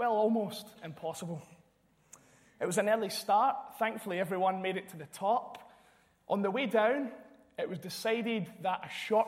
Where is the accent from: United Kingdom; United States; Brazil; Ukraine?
United Kingdom; Glasgow, Scotland; when we were growing up in Glasgow